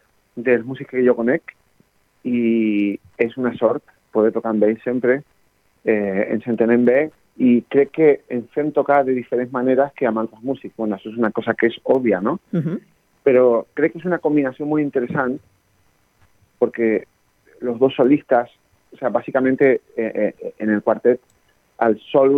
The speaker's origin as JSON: {"language": "Catalan", "region": "Canary Islands", "country": "Spain", "said": "jo soc de Canàries i ara tenim una situació geogràfica molt especial"}